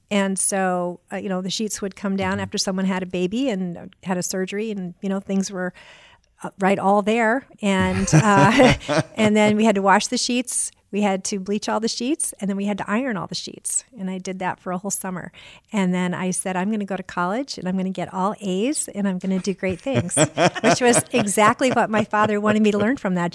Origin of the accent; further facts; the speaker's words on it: Auburn, Maine, United States; I grew up in Auburn, Maine.